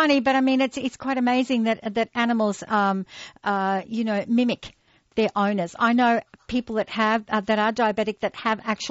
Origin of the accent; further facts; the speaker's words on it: Queensland, Australia; I mean, I'm from the Sunshine Coast, so I didn't know.